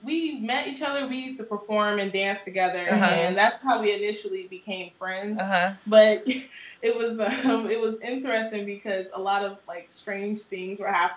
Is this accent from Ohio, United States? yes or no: yes; Ohio, United States; Yeah, I grew up in Ohio, born and raised